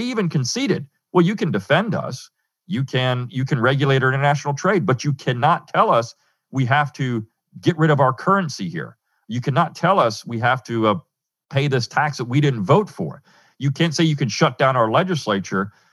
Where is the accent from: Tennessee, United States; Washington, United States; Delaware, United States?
Delaware, United States; Look, I grew up in Delaware, so I've been around Joe Biden a long time.